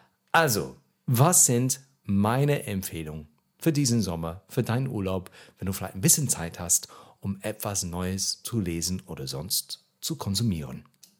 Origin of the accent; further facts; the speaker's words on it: England, United Kingdom; German is a second language; Ich bin, wie man hört, kein Native Speaker in the German. Ich komme aus England